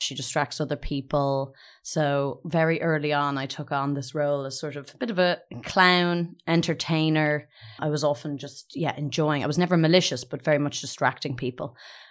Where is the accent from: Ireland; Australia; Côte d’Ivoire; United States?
Ireland; Dublin, Leinster; Okay, so I grew up in Dublin.